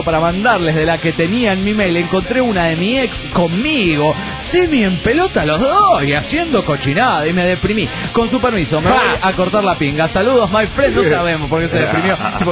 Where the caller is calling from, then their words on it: Argentina; el bolsonés desde Argentina.